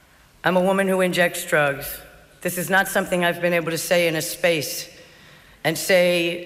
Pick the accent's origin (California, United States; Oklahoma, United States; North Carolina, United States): North Carolina, United States; I'm from North Carolina. This is in the U.S., very conservative.